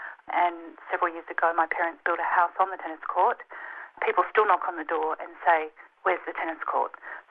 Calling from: Perth, Western Australia, Australia; I'm calling from Perth.

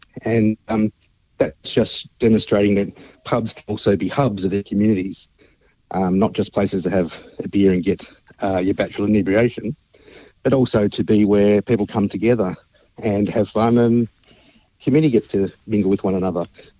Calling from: Talbot, Victoria, Australia; I'm calling from Talbot today in northwestern Victoria

